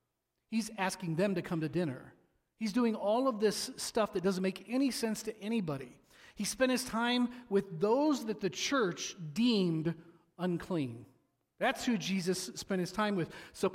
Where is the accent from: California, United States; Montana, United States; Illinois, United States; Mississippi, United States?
Illinois, United States; Peoria; also born or lived in Wisconsin; I grew up in Peoria, and for some reason everybody called Peoria, Illinois, the armpit of Illinois. Then we grew up, we lived in Wisconsin, down in the corner of Wisconsin.